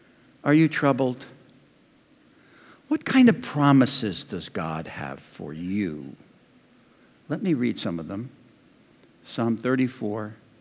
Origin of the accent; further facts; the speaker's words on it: Chatham, New Jersey, United States; Most of you know I come from the East Coast. Come from New Jersey. My home church was a place called Chatham, New Jersey, North Jersey.